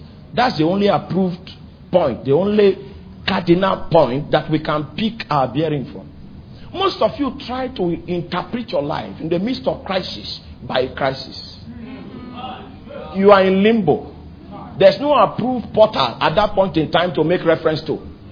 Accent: Konshisha, Benue, Nigeria; He doesn't look at where are you from. We are from Konshisha. He doesn't know anything about Konshisha.

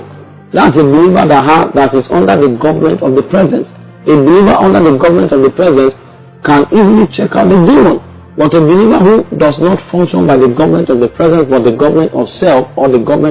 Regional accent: Nigeria; I am a Nigerian.

